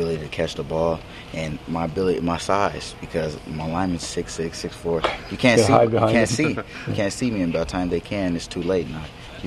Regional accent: San Diego, California, United States; Yes, I grew up in San Diego.

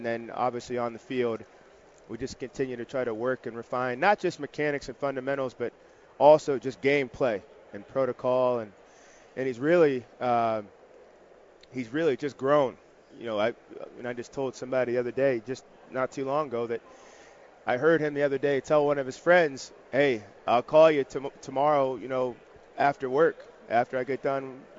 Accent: Massillon, Ohio, United States; now in San Diego, United States; So I grew up in Massillon, Ohio.

